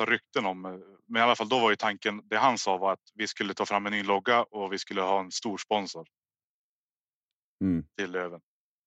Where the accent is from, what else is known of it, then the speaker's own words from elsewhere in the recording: Hörnefors, Västerbotten County, Sweden; Jag är uppvuxen i Hörnefors.